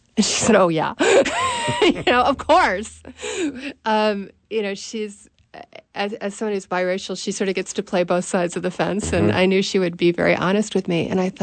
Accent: Baltimore, Maryland, United States; I mean, I was very influenced by something that happened to me growing up in Baltimore.

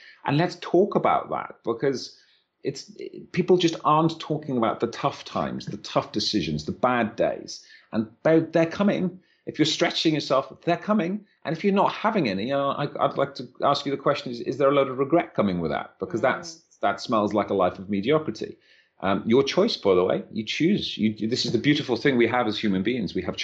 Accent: Wales, United Kingdom; Yeah, like I was brought up in West Wales, right, in a tiny, tiny little village in the depths of Wales.

